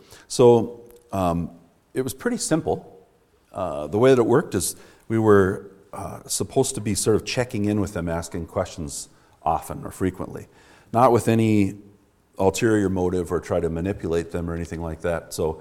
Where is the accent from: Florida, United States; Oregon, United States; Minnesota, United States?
Minnesota, United States; Duluth; I'm, as Brian said, I'm from Duluth.